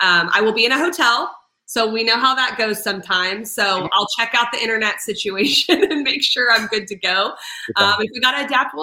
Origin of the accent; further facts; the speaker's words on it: Arlington, Texas, United States; It's in Fort Worth, and I'm from Arlington, so she's actually going to the game.